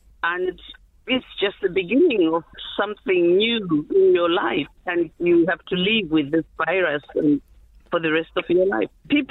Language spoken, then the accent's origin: English; Zimbabwe; I'm from Zimbabwe.